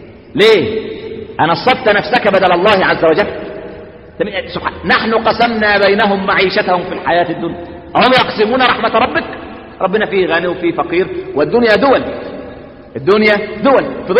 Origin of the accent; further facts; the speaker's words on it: Egypt; وإحنا كمصريين دي الفطرة بتاعتنا.